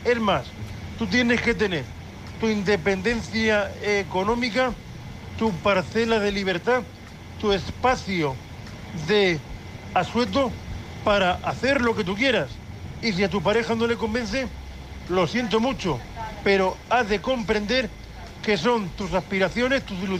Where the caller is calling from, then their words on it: Murcia, Region of Murcia, Spain; de Murcia, un hombre invidente en el bus